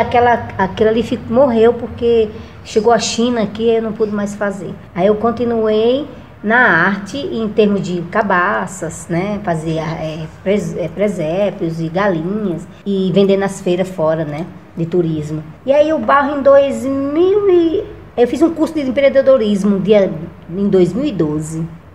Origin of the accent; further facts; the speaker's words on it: Brejo dos Santos, Paraíba, Brazil; born there; Eu nasci na Paraíba, numa cidade chamada Brejo dos Santos, do estado de João Pessoa, pertinho de Catolé do Rocha.